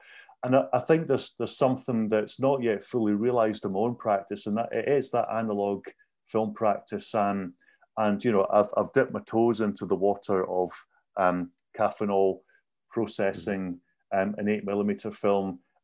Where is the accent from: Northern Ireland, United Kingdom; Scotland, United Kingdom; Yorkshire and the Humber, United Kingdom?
Scotland, United Kingdom; as a Scottish person, I was really interested in you know, how these kind of Scottish traditions